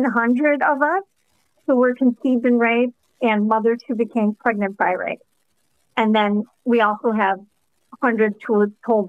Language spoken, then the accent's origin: English; Michigan, United States; I'm from Michigan, where we had never had a rape exception in a single law